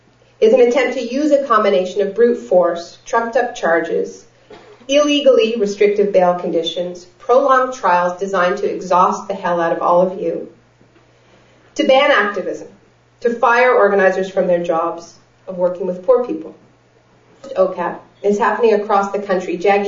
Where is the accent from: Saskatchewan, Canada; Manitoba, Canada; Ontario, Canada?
Ontario, Canada; Toronto; And I told her I was from Toronto